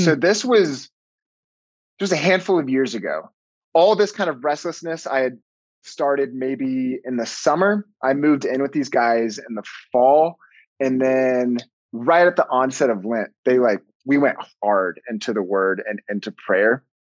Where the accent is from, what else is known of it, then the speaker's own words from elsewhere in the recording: the South, United States; I grew up in the Bible Belt of America. And so all my best friends were Protestant.